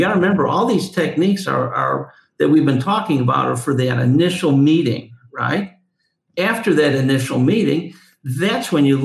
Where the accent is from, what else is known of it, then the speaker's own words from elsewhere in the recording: New York, United States; You're from New York. I'm from New York.